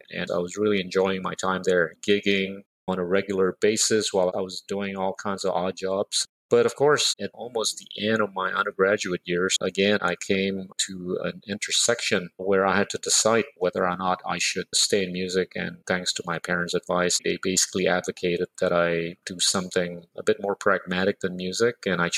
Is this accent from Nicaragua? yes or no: no; Indonesia; also born or lived in Dhaka, Bangladesh; It taught me a lot about how to appreciate my home country, Indonesia.